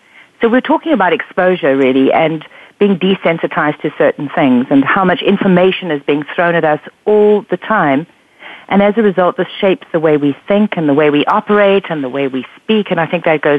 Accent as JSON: {"language": "English", "country": "South Africa", "tie": "born or raised there", "also_born_or_lived": "England", "said": "Well, I was born in England, but I lived in South Africa for the grand majority of my life."}